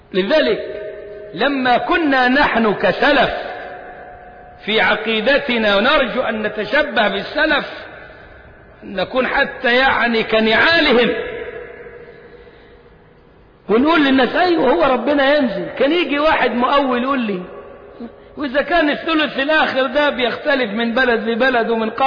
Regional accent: Egypt; نحن هنا أبناء مصر، وإحنا أبناء مصر مش ضيوف عليها

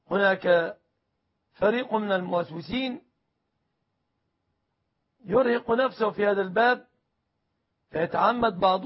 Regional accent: Egypt

